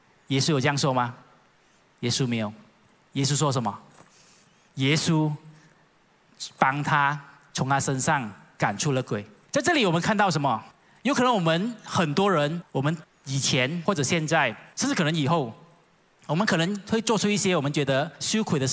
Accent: Kuantan, Pahang, Malaysia; 因为我来自关丹，关丹也是出名咸鱼，

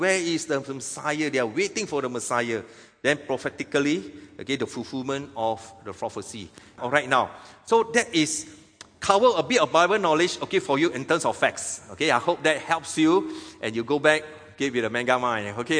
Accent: Teluk Intan, Perak, Malaysia; also born or lived in Penang; I was born in Teluk Intan. I did my primary, secondary school all in Teluk Intan. Then after that, I did my tertiary in Penang.

